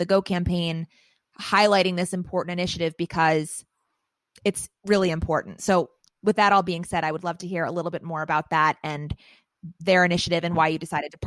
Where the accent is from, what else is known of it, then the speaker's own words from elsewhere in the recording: Philadelphia, Pennsylvania, United States; I grew up in the Philly public school system